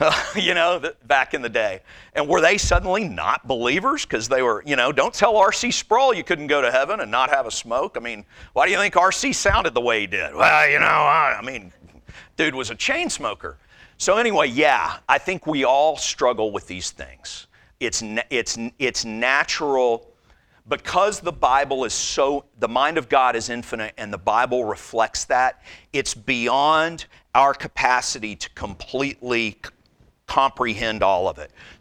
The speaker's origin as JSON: {"language": "English", "region": "the South", "country": "United States", "tie": "born or raised there", "said": "growing up in the Southern, I'd go to church with my granddad, who was a godly man, my hero"}